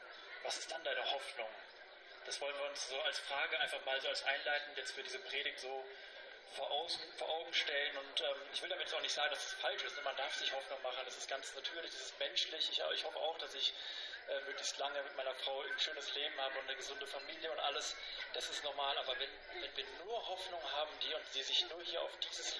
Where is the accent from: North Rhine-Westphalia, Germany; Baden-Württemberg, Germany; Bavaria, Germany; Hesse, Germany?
Hesse, Germany; Frankfurt; ich komme eigentlich aus Frankfurt, aus einer großen Stadt.